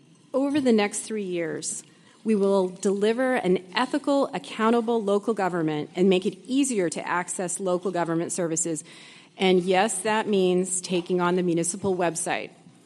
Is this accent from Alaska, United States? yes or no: yes; Alaska, United States; now in Anchorage, United States; I grew up in the Valley and have lived here in Anchorage for over 26 years.